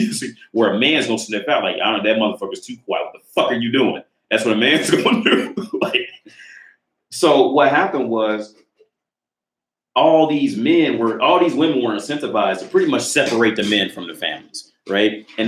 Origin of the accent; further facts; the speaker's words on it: United States; So I'm from America.